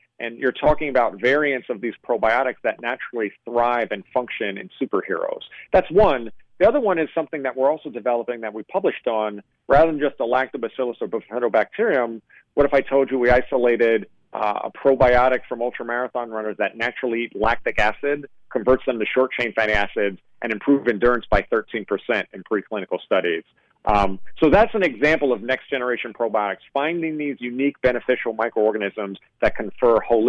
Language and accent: English; New York, United States; So, you know, I grew up in New York.